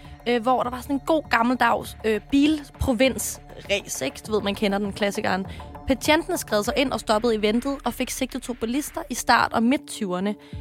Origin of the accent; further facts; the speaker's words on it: Sorø, Zealand, Denmark; Altså, jeg er fra Sorø.